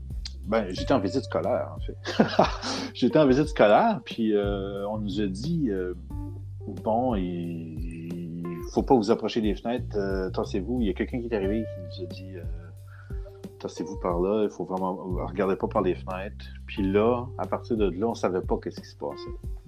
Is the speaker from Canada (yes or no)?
yes; Saint-Pierre-de-Wakefield, Quebec, Canada; Moi, je viens de Saint-Pierre-de-Wakefield, qui est à peu près une demi-heure au nord de Gatineau.